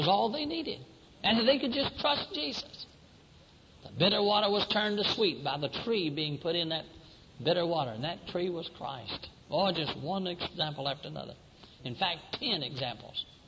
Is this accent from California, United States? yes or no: no; Port Neches, Texas, United States; also born or lived in Mississippi; I was reared in Port Neches, Texas. I was born in Mississippi, and I'm proud of that.